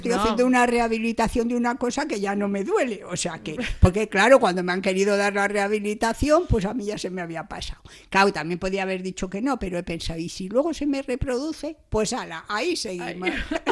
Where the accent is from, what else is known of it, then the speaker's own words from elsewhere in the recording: Community of Madrid, Spain; accent: Castilian; yo soy madrileña y debo hablar con deje castellano.